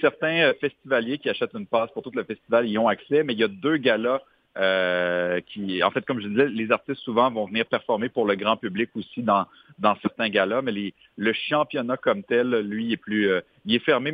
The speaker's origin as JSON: {"language": "French", "town": "Quebec City", "region": "Quebec", "country": "Canada", "tie": "born or raised there", "said": "D'abord, ça a lieu dans ma ville natale, Québec"}